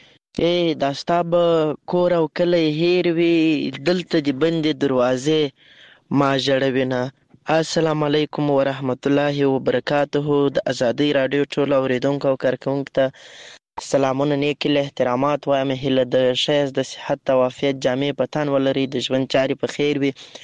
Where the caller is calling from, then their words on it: Lashkar Gah, Helmand, Afghanistan; accent: Helmandi; له هلمند په مرکز لشکرګاه ښاره پیغام درته پرېږدم.